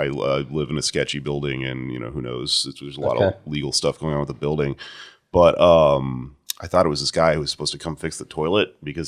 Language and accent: English; United States; born there; I was born in America.